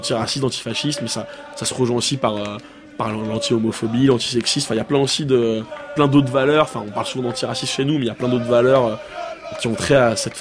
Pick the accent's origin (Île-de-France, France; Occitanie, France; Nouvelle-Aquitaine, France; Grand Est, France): Île-de-France, France; Paris; Donc j'avais 8 ans. En fait, j'ai grandi à Porte de Clignancourt, donc dans le 18e, c'est à 800 mètres du stade à peine.